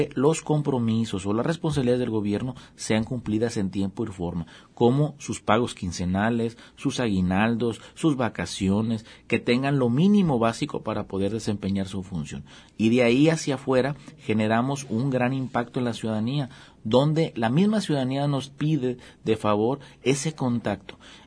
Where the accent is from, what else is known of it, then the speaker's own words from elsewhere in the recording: Autlán, Jalisco, Mexico; Porque Autlán es mi tierra, aquí está mi familia, aquí está mi empresa, aquí está mi fuente de desarrollo